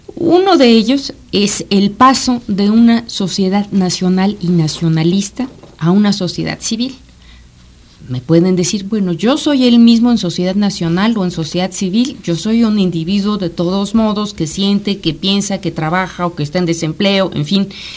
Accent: Mexico; todos somos mexicanos, todos tenemos una cierta identidad que nos refleja y que nos envía una imagen de lo que somos.

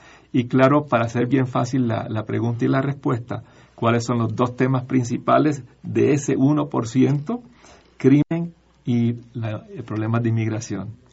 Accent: Puerto Rico; now in United States; la puertorriqueña, del cual me incluyo yo, soy de Puerto Rico, muy nacido y criado allí, muy orgulloso. Y aunque mi acento no parezca puertorriqueño, luego de tantos años entre mis queridas amistades mexicanas

